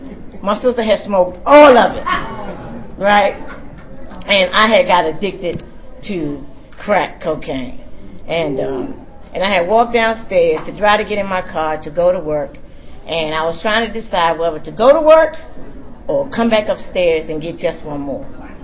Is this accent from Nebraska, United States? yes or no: no; Maryland, United States; I'm from Central Maryland area.